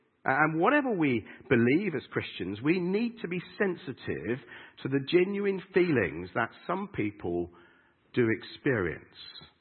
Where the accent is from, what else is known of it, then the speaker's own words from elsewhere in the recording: United Kingdom; I'm British.